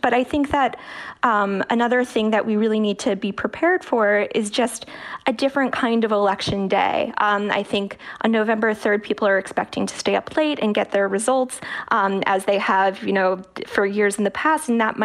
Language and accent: English; New York, United States; So it's a big mix, including my home state of New York.